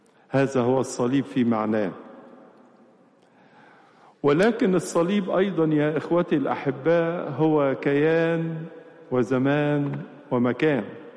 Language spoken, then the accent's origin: Arabic; Egypt; عندنا في مصر هنا بتبقى نور كامل، في بلاد تانية بتبقى لسه بدين اليوم